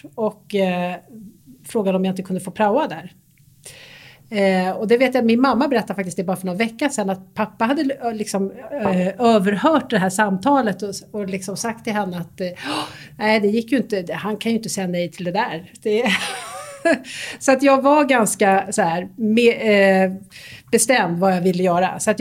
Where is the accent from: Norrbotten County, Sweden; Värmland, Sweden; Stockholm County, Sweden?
Stockholm County, Sweden; Stockholm; jag är uppväxt i Sätra, en förort till Stockholm, röda linjen, i en medelklassmiljö kan man säga, radhus, vi alla kompisar bodde i likadana hus, de var bara lite spegelvända, och en trygg och bra uppväxt.